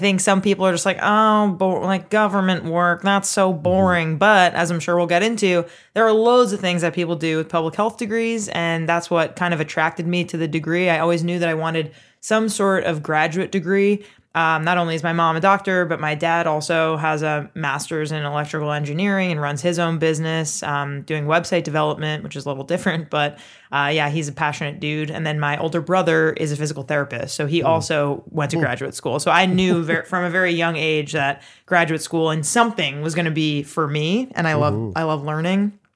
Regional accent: New York, United States; I am from the States, originally from New York, Long Island specifically, proud New Yorker.

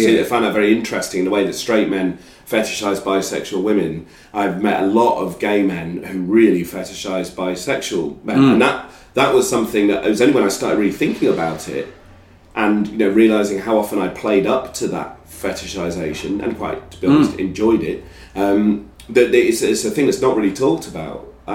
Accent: England, United Kingdom; the processes I was going through of trying to deal with things that I'd not properly dealt with through being English, guilt from religious upbringing

